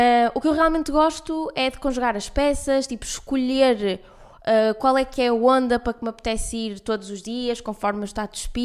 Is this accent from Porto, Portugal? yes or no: yes; Porto, Portugal; Também os meus pais estão a morar no Porto, portanto, eu sou do Porto, não é?